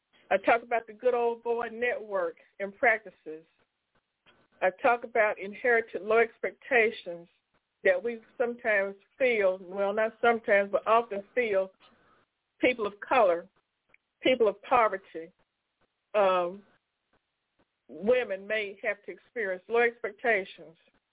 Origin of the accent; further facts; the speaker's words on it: North Carolina, United States; The first black woman who was a banker from the county where I grew up in North Carolina.